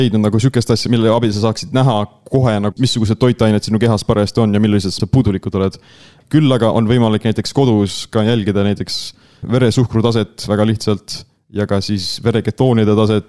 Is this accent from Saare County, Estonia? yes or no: yes; Saare County, Estonia; tulen Saaremaalt, see on mu sünnikodu ja kus ma ka viibin enamus ajast